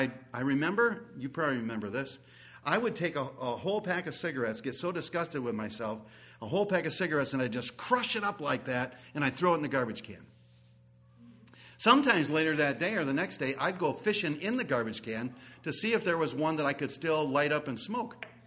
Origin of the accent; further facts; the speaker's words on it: Wisconsin, United States; also born or lived in Amarillo; In the Lutheran church that I grew up in Amarillo, Wisconsin